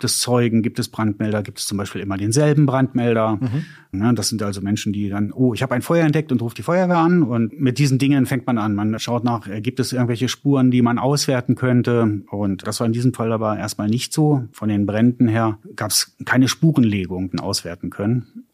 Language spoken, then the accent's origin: German; Wolfsburg, Lower Saxony, Germany; born there; Ja, ich bin dort schon sehr, sehr lange wohnhaft. Ich bin gebürtiger Wolfsburger.